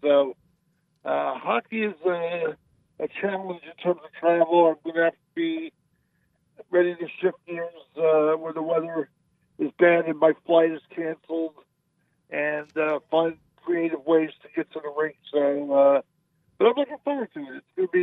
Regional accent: New York, United States; now in Las Vegas, United States; I wanted to be a pro hockey player growing up in New York, but I didn't have quite the game.

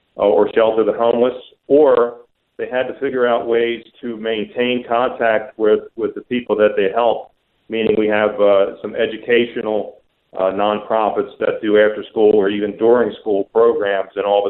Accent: Towson, Maryland, United States; Yes, I'm very privileged to be from Smaltimore, so to speak. Born and raised in Towson.

